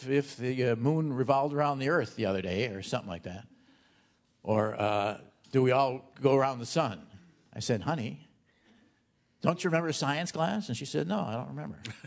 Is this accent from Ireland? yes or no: no; Milwaukee, Wisconsin, United States; I'm from Milwaukee, too. Winter is worse than Milwaukee because you're cold and you're in Milwaukee.